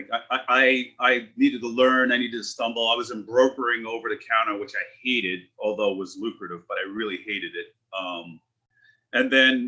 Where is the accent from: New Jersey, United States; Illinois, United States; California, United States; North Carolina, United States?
New Jersey, United States; Jersey City; Okay, so I grew up in Jersey City, New Jersey.